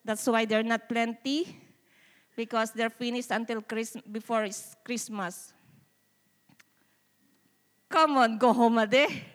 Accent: Philippines

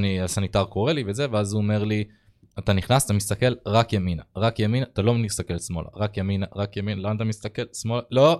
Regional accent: Île-de-France, France; בפרברי פריז.

